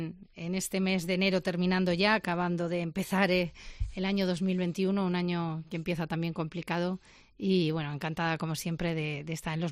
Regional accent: Castilla-La Mancha, Spain; pero en mi tierra me comprenderán que me duele más a lo que están viviendo de nuevo en el Hospital de Ciudad Real

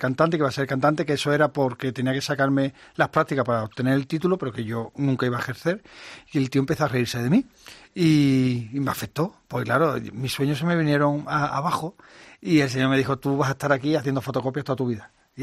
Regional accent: Jerez de la Frontera, Andalusia, Spain; estos días que he estado en Jerez, en Semana Santa, me llamaron de mi colegio. Yo estudié en el colegio de San José, La Salle, allí en mi ciudad.

